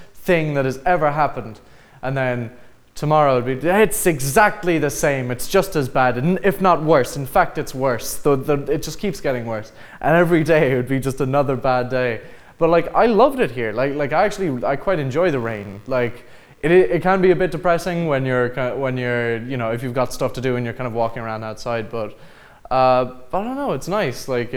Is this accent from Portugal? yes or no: yes; Portugal; moved away; Well, like I'm originally from Portugal, but it's a weird kind of story. Like I'm half Irish, half Belgian. I was born in Portugal.